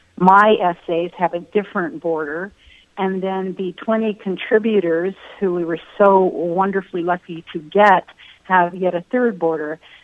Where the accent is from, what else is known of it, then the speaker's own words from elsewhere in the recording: Sacramento, California, United States; Well, I grew up in Sacramento right at the confluence of these two rivers and spent a lot of time on the American River up in the foothills right near where Sutter discovered gold.